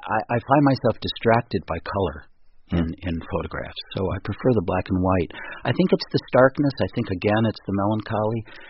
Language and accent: English; United States; I am an American.